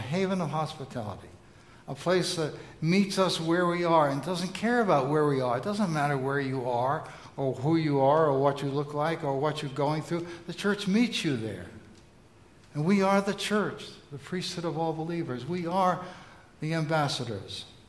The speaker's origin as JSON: {"language": "English", "town": "New York City", "region": "New York", "country": "United States", "tie": "born or raised there", "said": "I can remember as a kid and growing up in New York City, in my neighborhood, holding my breath and wondering if I was going to be chosen to be on a team."}